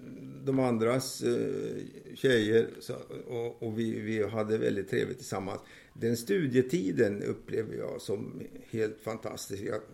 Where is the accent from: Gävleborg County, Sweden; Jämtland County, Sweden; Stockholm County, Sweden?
Gävleborg County, Sweden; Gävle; Jag är född i Gävle 1934 och de första 18 åren tillbringade jag där. Och Gävle var ju en rätt spännande stad för en grabb att växa upp i.